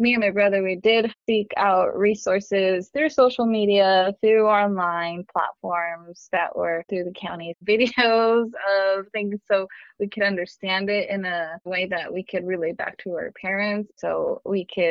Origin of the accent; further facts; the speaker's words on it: Mexico; now in Reno, United States; We're from Mexico, and they didn't have the educational opportunity.